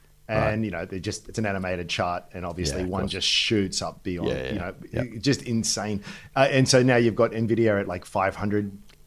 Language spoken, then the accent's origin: English; Australia; But from as an Australian perspective, sort of seeing some headlines about the Magnificent Seven and the multiples they're trading